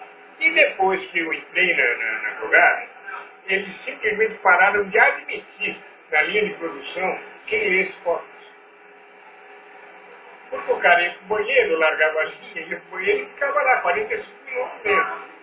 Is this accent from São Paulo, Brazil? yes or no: yes; Campos do Jordão, São Paulo, Brazil; born there; Minha mãe era professora em Campo do Jordão. Eu nasci lá. Só que, naquela época, 46, só tinha tuberculoso.